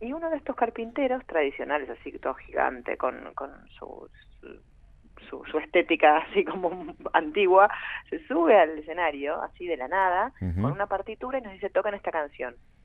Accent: Argentina; nuestra banda es argentina, somos todos argentinos.

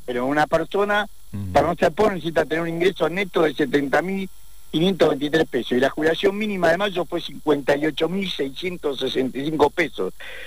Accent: Tucumán, Argentina; born there; now in Buenos Aires, Argentina; Yo soy tucumano de nacimiento, me vine a estudiar a Buenos Aires, era un estudiante de bolsillo roto

